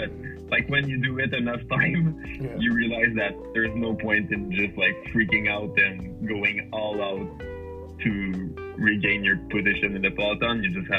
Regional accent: Canada; I'm from Canada.

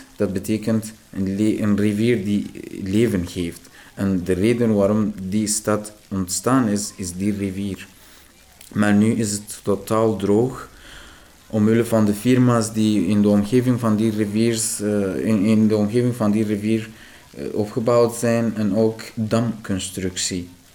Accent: Iran; Dutch is a second language; Ik kom uit Iran. Iran is een heel groot en schoon land in het Midden-Oosten. En met een heel lange geschiedenis.

